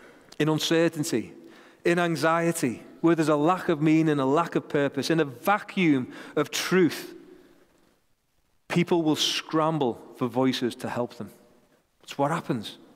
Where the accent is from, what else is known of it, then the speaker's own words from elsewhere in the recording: St. Helens, North West England, United Kingdom; I'm going to say we, even though I'm from St. Helens, I'm claiming it.